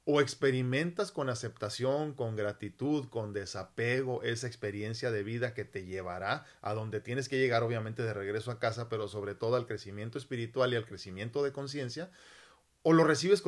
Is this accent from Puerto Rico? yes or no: no; Mexico; como mexicanos, como latinos en general, vivimos con esta culpabilidad constante